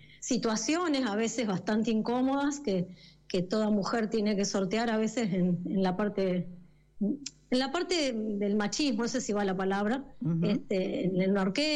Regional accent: Argentina; quedé seleccionada yo como argentina

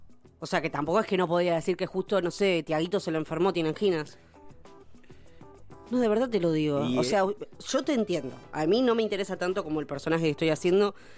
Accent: Argentina; nosotros somos argentinos.

